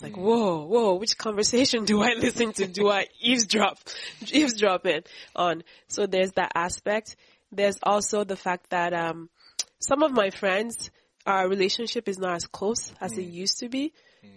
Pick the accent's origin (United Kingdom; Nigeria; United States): Nigeria; also born or lived in Canada; I grew up in Nigeria and in Canada. My extended family is in Nigeria